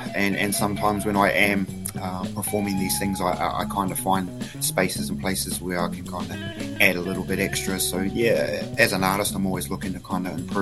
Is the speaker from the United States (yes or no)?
no; Hamilton, Waikato, New Zealand; also born or lived in Christchurch / Timaru; I'm born and raised in Hamilton, Kirikiriroa, but I spent a portion of my life in the South Island. So growing up in a place like Christchurch and Timaru